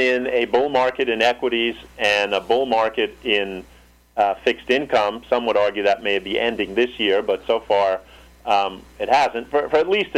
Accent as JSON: {"language": "English", "town": "New York City", "region": "New York", "country": "United States", "tie": "born or raised there", "said": "I grew up in New York City, and I can tell you firsthand that the west side of Manhattan has experienced, again, like a lot of cities, a lot of changes."}